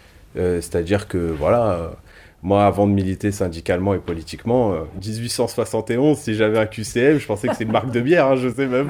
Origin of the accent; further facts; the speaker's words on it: Paris, Île-de-France, France; Enfin, je suis né à Paris, j'ai grandi à Paris.